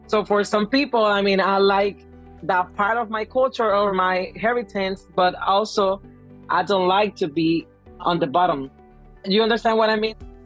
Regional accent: Puerto Rico; because we are a territory from the United States and that adds like a layer of the way we think or the way we think it's the best way to do things or to conduct our lives in the way we do our lives here in Puerto Rico.

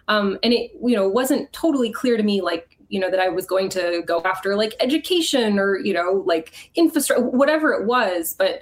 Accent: Houston, Texas, United States; also born or lived in Chicago / Seattle; I was born in Houston. I moved to Chicago kind of for about the middle school years, and I went to high school out in the suburbs of Seattle.

